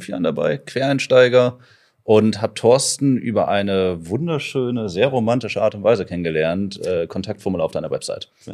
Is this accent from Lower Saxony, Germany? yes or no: yes; Hanover, Lower Saxony, Germany; born there; als gebürtiger Hannoveraner und leidenschaftlicher Hannoveraner, klingt komisch, aber es gibt Leute, die hier gerne wohnen und nicht nur umsteigen